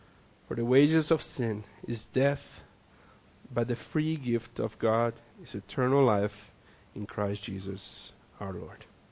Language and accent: English; South Africa; living in South Africa and being a South African.